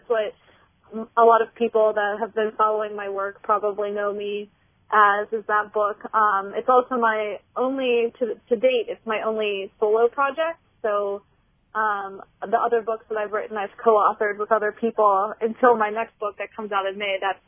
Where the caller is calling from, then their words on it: Pittsburgh, Pennsylvania, United States; I am from Pittsburgh, Pennsylvania.